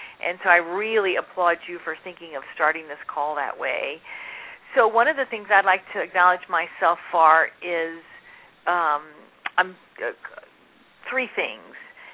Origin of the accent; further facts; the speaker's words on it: Vicksburg, Mississippi, United States; I grew up in Vicksburg, Mississippi. That's on the river. And in a small town, about 35,000 people.